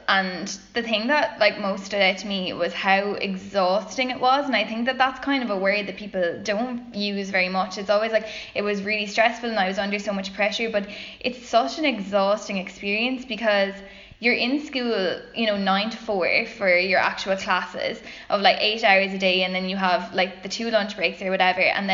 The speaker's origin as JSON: {"language": "English", "town": "Tipperary", "region": "Munster", "country": "Ireland", "said": "I'm from Tipperary"}